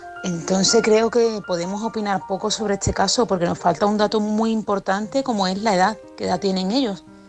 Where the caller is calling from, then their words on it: Málaga, Andalusia, Spain; de Málaga.